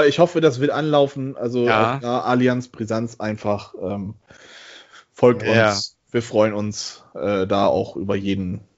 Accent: Bremen, Germany

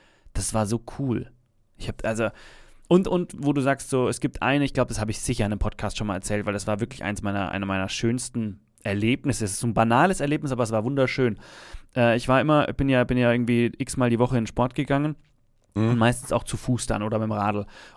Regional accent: Starnberg, Bavaria, Germany; ich bin ja in Starnberg groß geworden

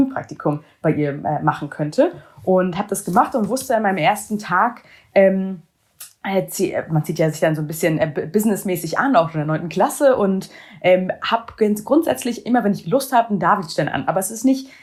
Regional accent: Germany; Bin selbst jüdisch, bin auch jüdisch sozialisiert und jüdisch aufgewachsen in Deutschland

